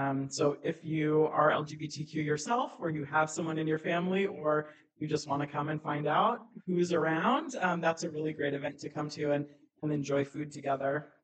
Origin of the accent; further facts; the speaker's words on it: Maine, United States; now in Brattleboro, United States; I live here in Brattleboro. We do a lot of work here in Southern Vermont and in Windham County. I grew up in Central Maine